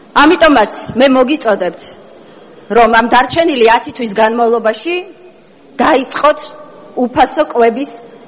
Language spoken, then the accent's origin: Georgian; Zugdidi, Samegrelo-Zemo Svaneti, Georgia; თავდაცვის პოსტზე წარდგენილი არის ჩემი მშობლიური ქალაქიდან ირაკლი ჩიქოვანი. და მთელი ამ იმის განმავლობაში მეკითხებოდნენ, რომ როგორ შეაფასებ ირაკლი ჩიქოვანის ზუგდიდის მაჟორიტარობას.